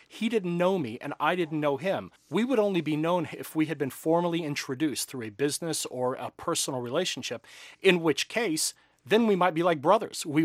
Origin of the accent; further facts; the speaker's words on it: United States; And there was this sort of tight bonding and maybe even instantaneous tight bonding that as an American, I didn't understand.